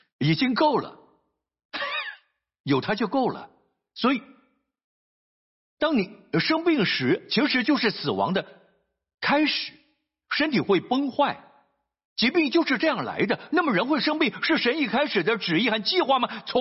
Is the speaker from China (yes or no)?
no; Singapore; 我们新加坡人经常待在冷气房里